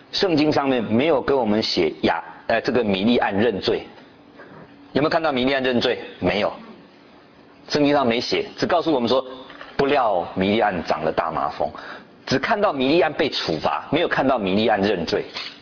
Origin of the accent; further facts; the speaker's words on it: China; 我们中国人说在家从夫嘛